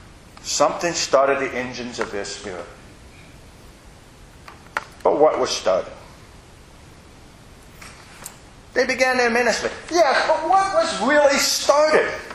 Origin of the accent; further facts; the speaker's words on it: Indiana, United States; For some reason, this year I've had several opportunities to reflect on Memorial Day and growing up in Indiana.